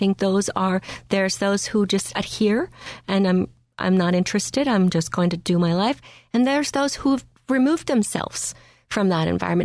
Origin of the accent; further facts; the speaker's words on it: La Paz, Bolivia; moved away as an adult; now in United States; Well, I'm from La Paz, Bolivia, and I started dancing when I was about 5 years old